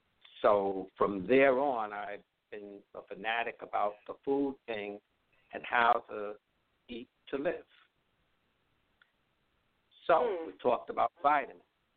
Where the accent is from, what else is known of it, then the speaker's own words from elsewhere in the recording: Bronx, New York, United States; And I just found out even my hometown, I'm born and raised in the Bronx.